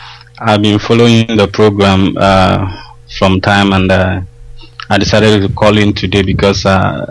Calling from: Malaysia; Hello, good evening, my Biafran people. … I'm calling from Malaysia.

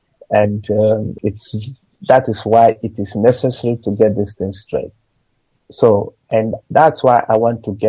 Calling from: Bremen, Germany; Yes. In Bremen.

